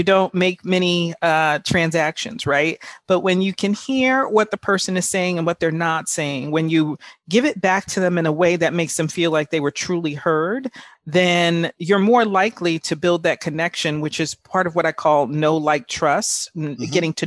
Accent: Bronx, New York, United States; growing up in the Bronx, I didn't necessarily have a lot of examples of people that I saw go through that whole process.

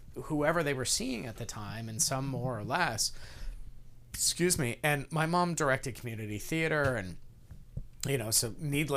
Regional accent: Connecticut, United States; growing up in Connecticut, we always had the tri-state area news, so news for New York

